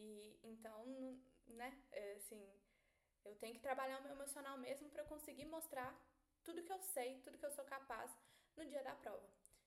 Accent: Belo Horizonte, Minas Gerais, Brazil; eu sou de BH também, e eu sei que aqui a gente não tem tanto essa cultura do vestibular tradicional

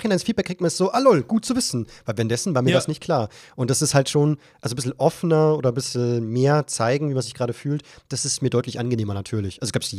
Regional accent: Germany; wie viel wir als Deutsche, wie viel Interesse wir da haben an das englische Königshaus

